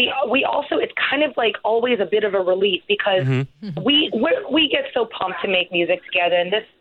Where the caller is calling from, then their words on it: Warren, Ohio, United States; I am in not so sunny Ohio, Warren, Ohio, actually.